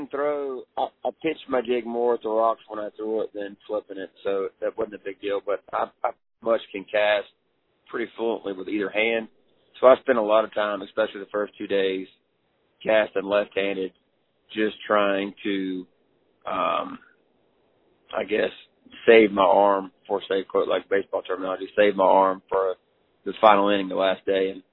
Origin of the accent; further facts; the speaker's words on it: Charlotte, North Carolina, United States; I grew up in Charlotte, but I've lived the rest of my life up around the Lincoln, Denver area